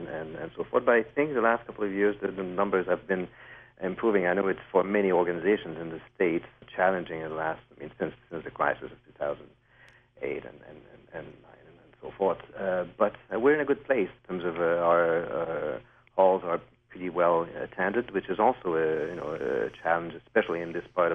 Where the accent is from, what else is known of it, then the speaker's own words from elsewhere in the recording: Montreal, Quebec, Canada; Well, it's funny because I'm French-Canadian. Yeah. You may hear that a little bit in my accent. Indeed. So I grew up basically musically here in Montreal, and then I went to study in Vienna.